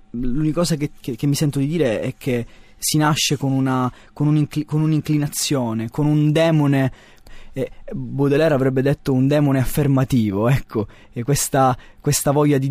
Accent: Syracuse, Sicily, Italy; now in Catania, Italy; Catania è la mia città adottiva, ecco, la città dove mi sono formato, dove continuo a studiare. Però in realtà la mia città è Siracusa, che è questo piccolo gioiello.

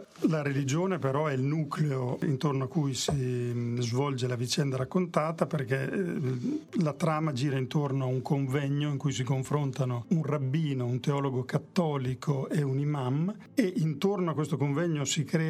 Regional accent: Bologna, Emilia-Romagna, Italy; visto che io sono bolognese.

